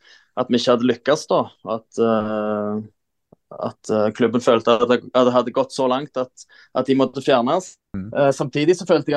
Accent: Jørpeland, Rogaland, Norway; Så jeg satt hjemme på Jørpeland, var på ferie hjemme, så jeg ble overraska.

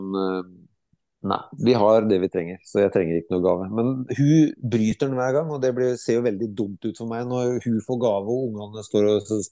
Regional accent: Skottfoss, Telemark, Norway; also born or lived in Skien; vi flytta hjem til Skien. Skottfoss er jo selvfølgelig hjemstedet mitt, så det er veldig flott plass.

